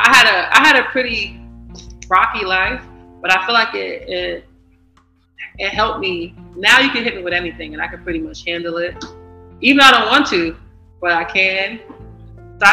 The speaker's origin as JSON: {"language": "English", "town": "Brooklyn", "region": "New York", "country": "United States", "said": "I am from Red Hook, Brooklyn. I call it a small town, but people just say where our key is at. I'm from Red Hook."}